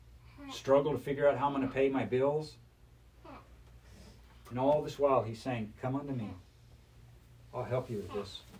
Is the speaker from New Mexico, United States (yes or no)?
yes; New Mexico, United States; I grew up out in New Mexico. My dad, when I was a kid, on his farm, he used to grow alfalfa hay.